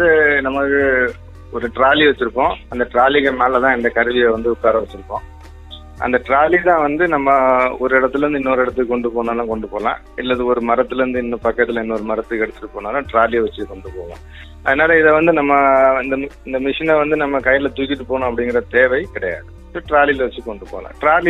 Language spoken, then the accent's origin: Tamil; Nagercoil, Tamil Nadu, India; என்னோட சொந்த ஊர் வந்து நாகர்கோயில், கன்னியாகுமரி மாவட்டம்.